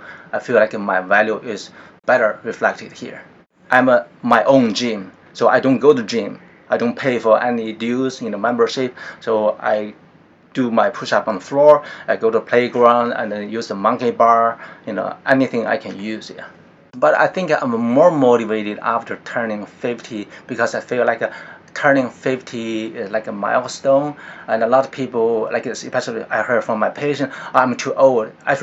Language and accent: English; China; English is a second language; moved away as an adult; I've been in this country for 22 years, almost 23, yeah. And I came from China, and I went to medical school in China 33 years ago.